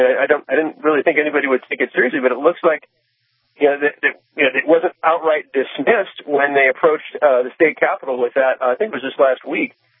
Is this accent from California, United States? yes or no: yes; California, United States; I mean, lovingly refer to my home state as, you know, the People's Republic of California.